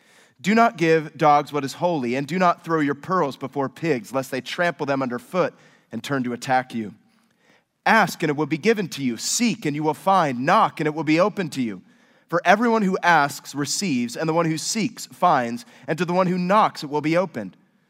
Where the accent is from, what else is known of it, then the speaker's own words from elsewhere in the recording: California, United States; I was born and raised in the North San Francisco Bay Area. And if you're from there, you don't do San Jose.